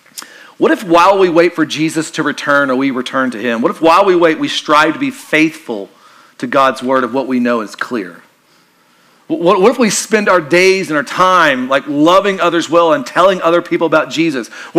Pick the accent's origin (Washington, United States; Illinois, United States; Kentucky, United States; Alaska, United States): Kentucky, United States; I'm from Kentucky. It's my favorite one.